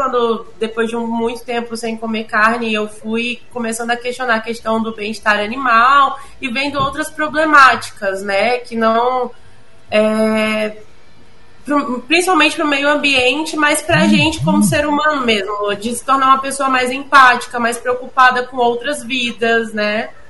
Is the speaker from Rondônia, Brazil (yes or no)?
yes; Rondônia, Brazil; Eu sou de Rondônia, nasci em Rondônia, que hoje é o estado que mais desmata no mundo.